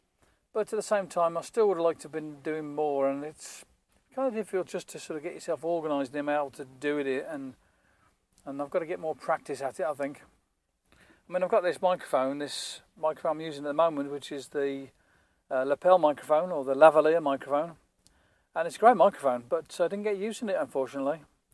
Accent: England, United Kingdom; I'm an Englishman and likes English tea.

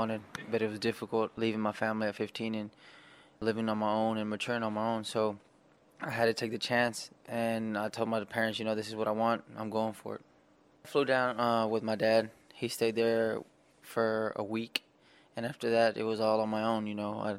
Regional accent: United States; born there; But I was born in the States, and the whole time I was in Mexico

